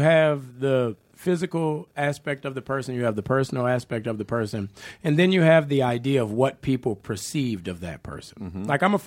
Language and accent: English; New Orleans, Louisiana, United States; And, you know, I was from New Orleans. I wasn't from the Midwest. I wasn't from California. So my accent was very distinctive, you know.